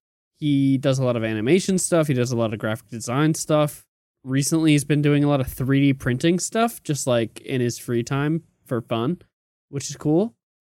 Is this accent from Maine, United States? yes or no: yes; Portland, Maine, United States; born there; I was born in Portland, Maine.